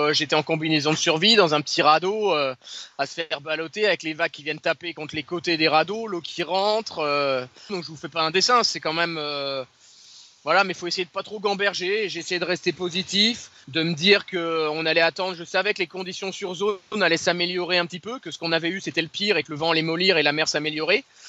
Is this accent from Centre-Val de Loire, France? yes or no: no; Brittany, France; moi je suis de Bretagne Nord, donc ça ne m'a pas choqué, ça.